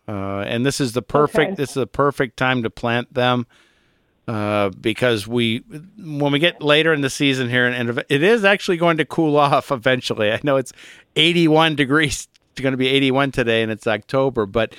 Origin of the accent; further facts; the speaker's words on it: Aurora, Ohio, United States; And I had, in the house I grew up in Aurora, Ohio, had a line of those poplars right in front of the house.